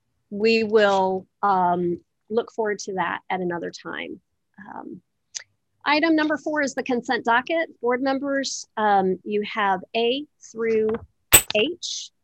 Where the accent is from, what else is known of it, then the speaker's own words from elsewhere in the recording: Tulsa, Oklahoma, United States; Even as a Tulsan, I can tell you, I did not learn of the Tulsa Race Massacre until I was an adult. Growing up in Tulsa, I still did not know.